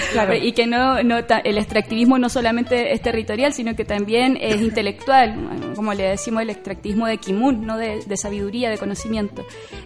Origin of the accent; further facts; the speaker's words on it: San Bernardo, Santiago Metropolitan, Chile; born there; yo nací en San Bernardo, que es muy raro decir Santiago porque San Bernardo, sí, es como lo que hay colgando de Santiago.